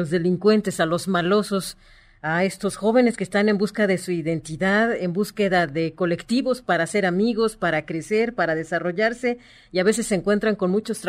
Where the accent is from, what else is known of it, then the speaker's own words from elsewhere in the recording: Mexico; nos hemos enterado como mexicanos